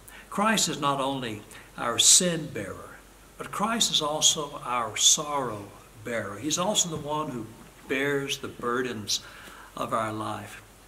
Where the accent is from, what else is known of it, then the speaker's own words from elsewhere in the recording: United States; now in Germany; I'm an American, so I pray for America every day.